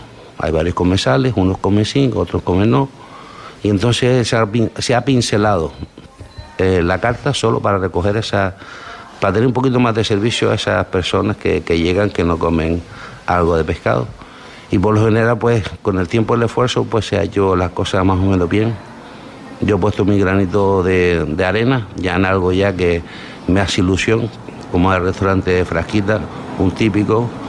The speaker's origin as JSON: {"language": "Spanish", "town": "Las Palmas", "region": "Canary Islands", "country": "Spain", "tie": "born or raised there", "lives_now": "Fuerteventura, Spain", "said": "Yo soy natural de Las Palmas, lo que pasa es que yo siempre tengo una vinculación con Fuerteventura de hace mucho tiempo, tenemos familia aquí."}